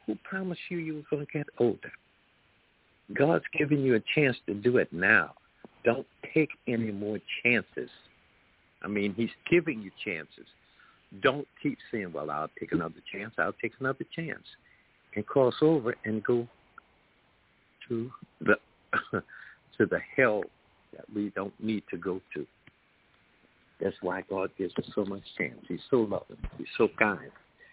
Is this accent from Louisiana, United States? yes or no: yes; New Orleans, Louisiana, United States; I am 78 years old, and never. I grew up in New Orleans.